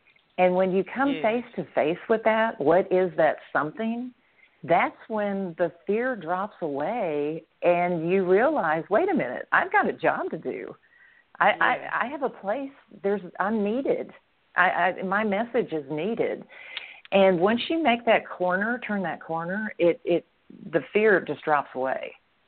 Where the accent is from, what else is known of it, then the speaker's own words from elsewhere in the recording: Dallas, Texas, United States; I grew up here in Dallas, went to, you know, high school, went on to college